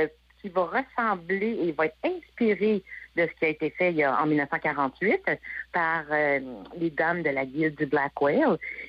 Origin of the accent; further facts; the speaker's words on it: Montreal, Quebec, Canada; moi, je viens de la communauté anglophone de Montréal. Là, j'ai été élevée dans le West Island, dans la partie ouest de Montréal. Donc, j'étais jeune avec des anglophones puis des francophones.